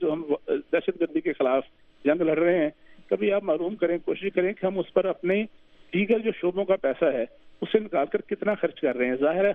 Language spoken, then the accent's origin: Urdu; Lahore, Punjab, Pakistan; میرا شہر لاہور ایک کونے میں ہے اور کوئٹہ دوسرے کونے میں ہے پاکستان کے.